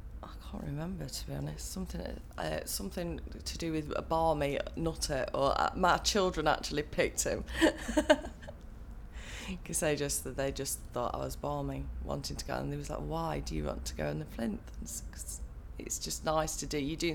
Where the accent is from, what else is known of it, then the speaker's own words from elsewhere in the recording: Belper, East Midlands, United Kingdom; From Derbyshire, originally from Belper in Derbyshire. And we live in a little village just outside, not that far from Derby really, but it's only a small village.